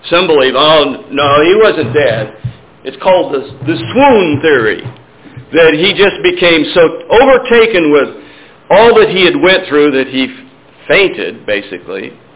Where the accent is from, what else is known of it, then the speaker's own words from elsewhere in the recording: Oregon, United States; I was raised in Eastern Oregon on a farm. I'm just a dumb old farm boy, okay?